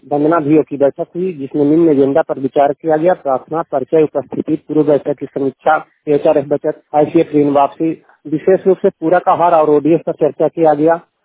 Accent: Dashanpur, Bihar, India; ग्राम दशनपुर का निवासी हूं

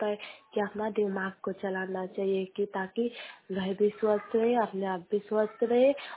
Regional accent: Kasma, India; कसमा चट्टी मेरा गांव है, पोस्ट कसमा, थाना कसमा।

